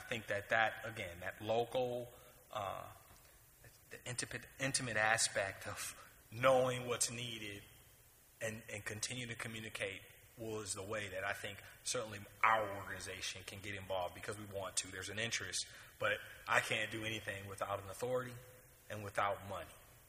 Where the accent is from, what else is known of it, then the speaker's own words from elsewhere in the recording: Flint, Michigan, United States; I'm a resident of Michigan, and so I'm born and raised in Flint.